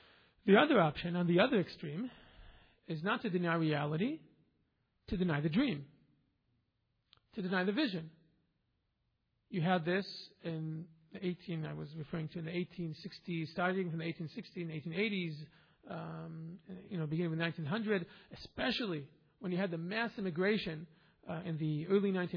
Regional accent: Israel; moved away; I came from Israel. Bezrat Hashem, I'll be going back there.

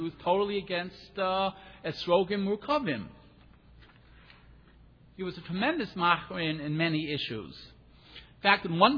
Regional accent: New York, United States; Like, I come from New York

